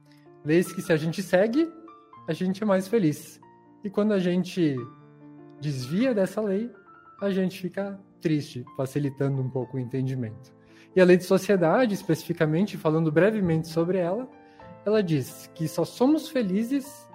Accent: Brazil; born there; Já imagino que todos sejam brasileiros aqui, né? Todos nós nascemos no Brasil.

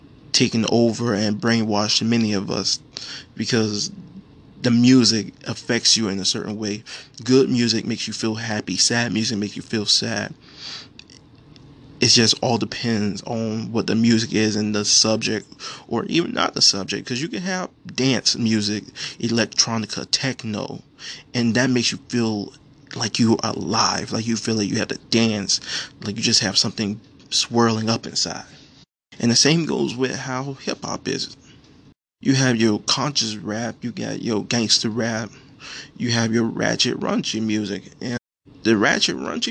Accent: Florida, United States; And being that I'm from Florida, you also cannot escape your Latin music.

